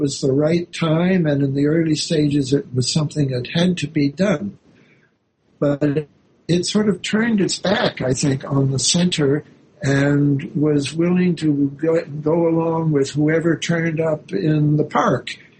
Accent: Canada; So in there, I always said I'm a Canadian, but on this show, I'll say I was my father's son.

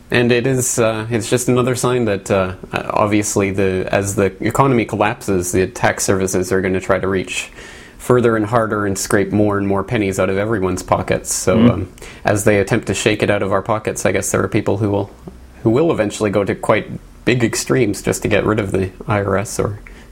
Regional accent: Canada; now in Japan; yes, I'm a Canadian citizen here in Japan, so I do have to pay taxes in Canada

